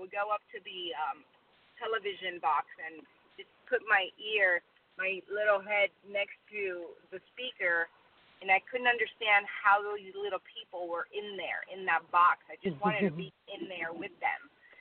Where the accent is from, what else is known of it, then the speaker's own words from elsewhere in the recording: Venezuela; my parents, I'm from Venezuela, and they had no idea how to get me involved as a child.